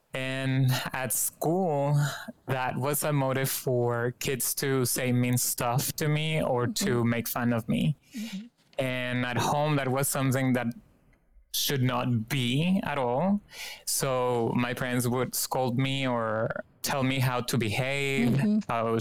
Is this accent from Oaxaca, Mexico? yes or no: no; Guadalajara, Jalisco, Mexico; now in Knoxville, United States; I am from Guadalajara, Jalisco in Mexico, and I currently live in Knoxville, where I am a student in Hispanic Studies at the University of Tennessee, Knoxville.